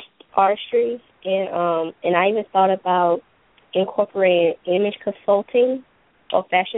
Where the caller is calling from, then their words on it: Georgia, United States; I'm calling from Georgia, 1879.